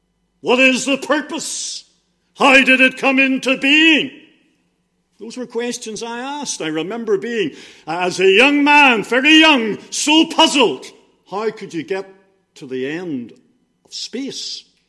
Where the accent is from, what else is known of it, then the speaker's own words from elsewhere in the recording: Donaghadee, Northern Ireland, United Kingdom; also born or lived in Bangor; I was born in Bangor. Spent most of my childhood in Donaghadee, some 9-10 years. And then the rest of my family were attending school in Bangor. And so we all went back to Bangor to live. Wasn't born into a Christian home.